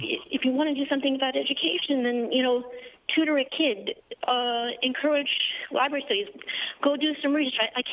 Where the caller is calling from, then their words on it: Monsey, New York, United States; Hi. I'm from Muncie.